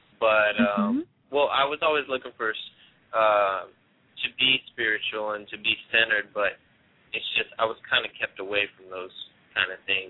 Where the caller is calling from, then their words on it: Austin, Texas, United States; Hey, so I'm calling from Austin, Texas.